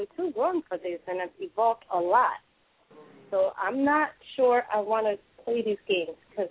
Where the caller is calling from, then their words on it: United States; Oh, I'm calling from America.